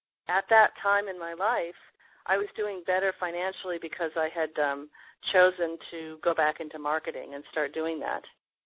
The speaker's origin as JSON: {"language": "English", "country": "Canada", "lives_now": "United States", "said": "I'm a Canadian, so I work on a work visa."}